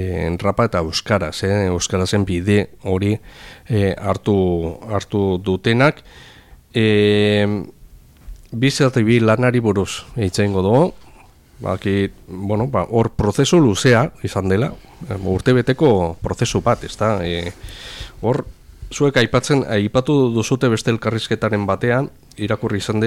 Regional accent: Irun, Basque Country, Spain; now in Hendaye, France; ni irundarra naiz hemen endaian bizi naiz ja duela urte asko

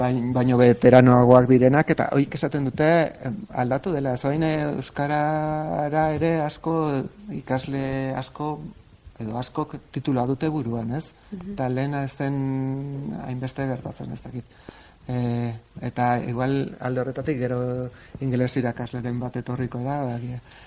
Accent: Balearic Islands, Spain; Basque is a second language; now in Altsasu, Spain; Eta bai, Mallorcakoa naiz, sorte hori daukat, bai, eta aspaldi etorri nintzen honea, bizitzera, 80, puf, 18an. Altsasura.

